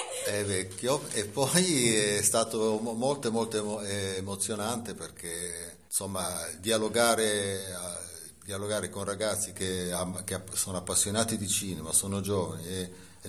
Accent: Liguria, Italy; a parte che sono ligure, quindi qualsiasi cosa che viene da qua io corro

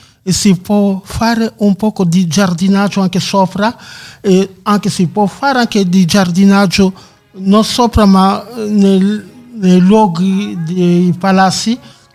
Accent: Angola; also born or lived in South Africa; now in Rome, Italy; Io vengo dall'Angola, però di certo ho lasciato Sudafrica nel 1993

